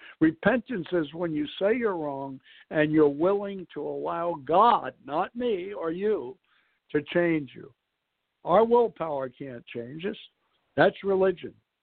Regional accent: New York City, New York, United States; knowing I'm from New York City and I've probably been known to interrupt people at times

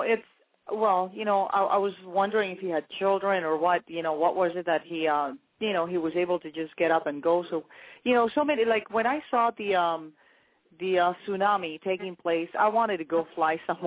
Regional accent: New Jersey, United States; growing up in Jersey too, when I saw this, the towers go down, you know, I think I was paralyzed.

